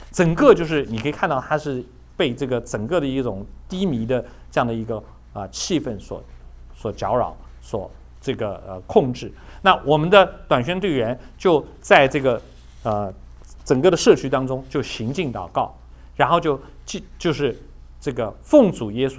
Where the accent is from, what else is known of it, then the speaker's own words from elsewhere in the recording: China; 因为对我们中国人来说，好像你有个房子，你就会觉得说你真正在这里你就安定了